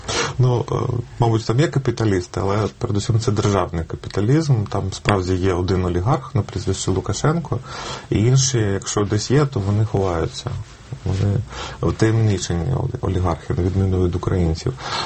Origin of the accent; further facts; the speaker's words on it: Belarus; Коли я там мешкав, я був як білорус дуже ображений.